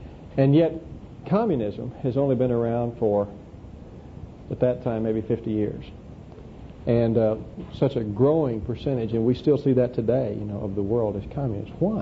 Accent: Duncan, Oklahoma, United States; I'm from Duncan, Oklahoma.

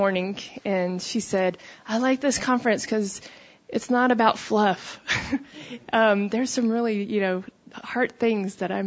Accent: Tucson, Arizona, United States; I'm from Tucson, Arizona, at the University of Arizona and also Pima Community College.

